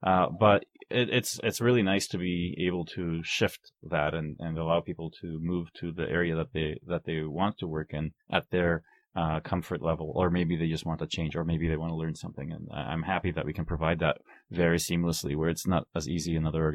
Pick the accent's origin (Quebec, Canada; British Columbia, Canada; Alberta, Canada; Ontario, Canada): British Columbia, Canada; Vancouver; I grew up in Vancouver, so you take French as a second language.